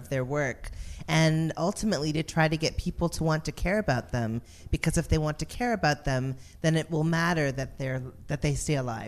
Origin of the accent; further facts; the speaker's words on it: Toronto, Ontario, Canada; I would say Toronto. I would say Weston. Weston.